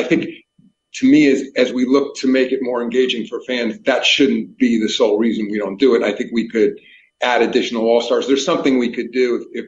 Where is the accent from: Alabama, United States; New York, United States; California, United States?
New York, United States; because I grew up in New York. You know, I was a big baseball fan.